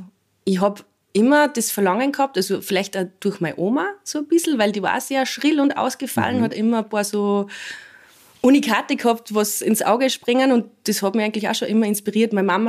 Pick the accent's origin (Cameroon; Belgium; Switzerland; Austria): Austria; Upper Austria; born or raised there